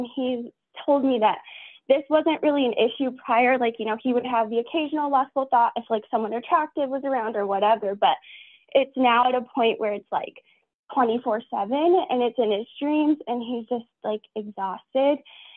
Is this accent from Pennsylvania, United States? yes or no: no; Arizona, United States; I'm from Arizona.